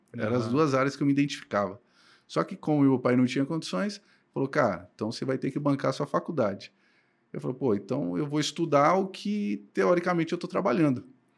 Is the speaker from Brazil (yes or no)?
yes; Jundiaí, São Paulo, Brazil; now in Cajamar, Brazil; eu sou natural de Jundiaí, né? Mas moro hoje em Cajamar. E meus pais, eles são nordestinos, vieram de Pernambuco para São Paulo